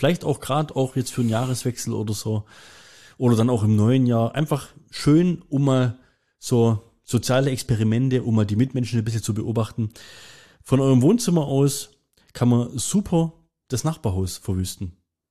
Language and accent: German; Germany; Zum Beispiel, wir sind Deutsche.